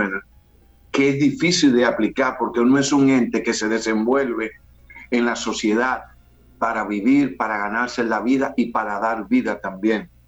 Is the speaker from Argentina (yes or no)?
no; Dominican Republic; el que me interesa es el dominicano, porque soy dominicano